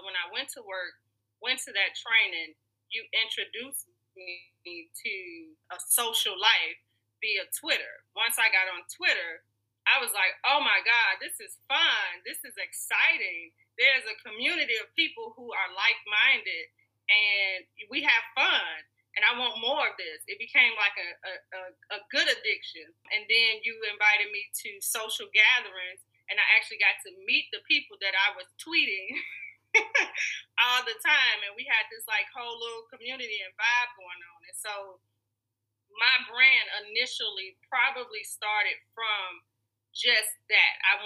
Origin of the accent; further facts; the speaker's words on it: Chicago, Illinois, United States; now in New Orleans, United States; Chicago, the illustrious Chicago, Illinois.